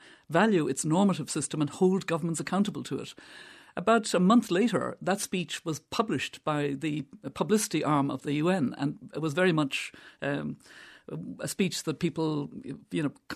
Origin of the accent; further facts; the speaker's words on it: Ireland; I perfectly understand. We had many times as Irish people, no Irish allowed.